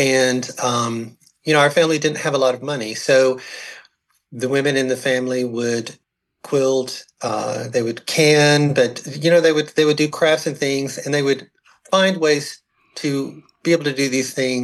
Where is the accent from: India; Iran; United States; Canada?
United States; Georgia; Well, I'm a Georgia native. I was born here in Georgia. I've lived here all my life.